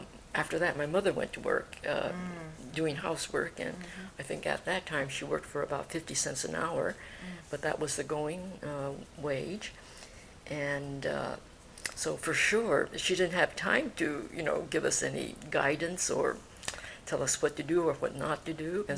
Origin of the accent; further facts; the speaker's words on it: San Francisco, California, United States; born there; I was born in San Francisco in 1926. My parents were first generation Japanese Americans.